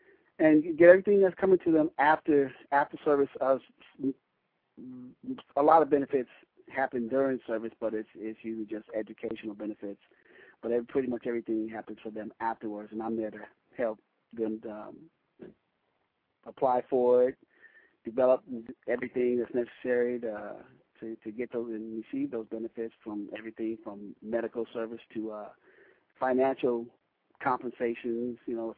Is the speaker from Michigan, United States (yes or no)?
yes; Detroit, Michigan, United States; moved away as an adult; also born or lived in Los Angeles; now in California, United States; I'm originally from Los Angeles, migrated to Detroit, grew up, spent most of my years in Detroit, and joined the Marine Corps a while back, and they brought me back out to California.